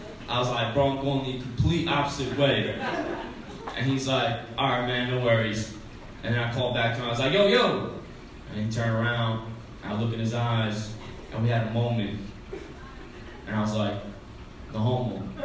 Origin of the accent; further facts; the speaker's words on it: New Jersey, United States; And I'm from Jersey, so I was like, you dead ass?